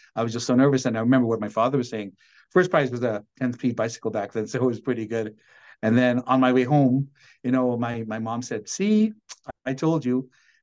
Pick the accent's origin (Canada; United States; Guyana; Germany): Guyana; born there; When it started way back when I was back in Guyana, when I was born in British Guyana.